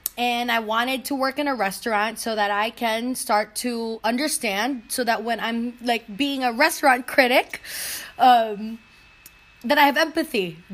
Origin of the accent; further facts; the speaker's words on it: California, United States; moved away; because I'm from California and I came here young